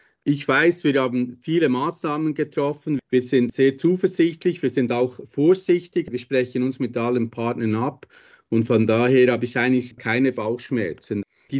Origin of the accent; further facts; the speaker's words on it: Switzerland; Ich bin ja Schweizer